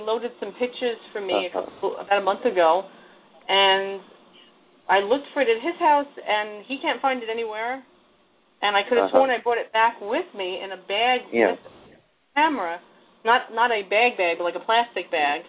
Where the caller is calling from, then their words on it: Long Island, New York, United States; Long Island, New York.